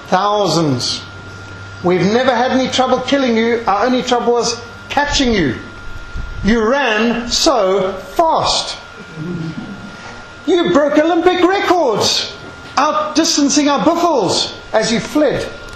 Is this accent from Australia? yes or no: no; Zimbabwe; 13 countries fell to communism, including my home country of Rhodesia